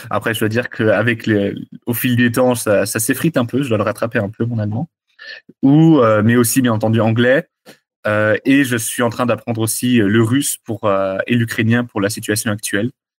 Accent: Strasbourg, Grand Est, France; born there; first language Dutch; je ne suis pas né aux Pays-Bas. Je suis né à Strasbourg, puisque mes parents sont venus ici en Alsace. J'ai trois nationalités. Donc, je suis suisse, français et néerlandais. Mais néanmoins, j'ai grandi en néerlandais, principalement de ma famille

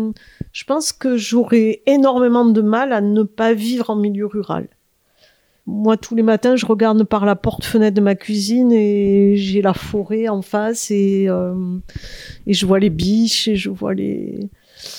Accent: Montpellier, Occitanie, France; now in Aveyron, France; En fait, moi, je suis montpelliéraine. J'ai fait mes études à Montpellier.

